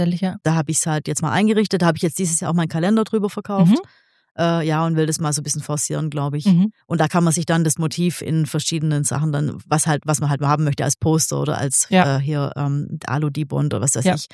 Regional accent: Kirchheim, Baden-Württemberg, Germany; Ich bin auch in Kirchheim geboren, tatsächlich.

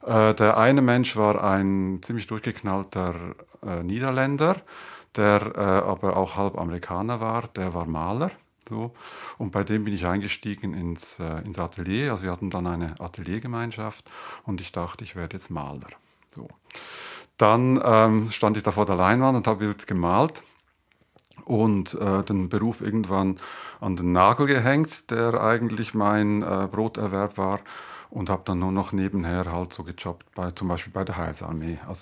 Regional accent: Switzerland; Ich bin in der Schweiz aufgewachsen, zur Schule gegangen.

